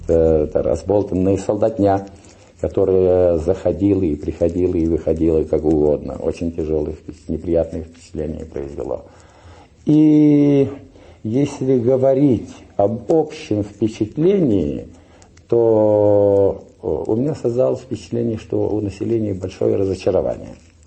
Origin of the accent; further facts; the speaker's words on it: Voronezh, Voronezh Oblast, Russia; я, потому что выбрал вакансию в свой родной город, ехал, значит, к себе в Воронеж.